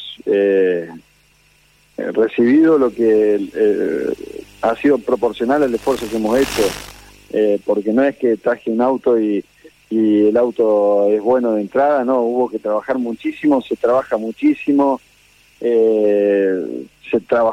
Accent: Plaza Huincul, Neuquén, Argentina; nosotros somos de Neuquén, de Plaza Huinculi, sí, y de Cutralcó, con mi viejo. y no hay muchas cosas para hacer aparte de estar en la empresa y de trabajar.

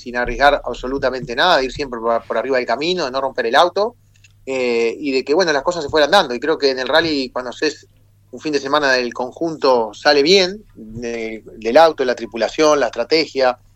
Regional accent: Uruguay; Y la verdad que somos corajudos los uruguayos

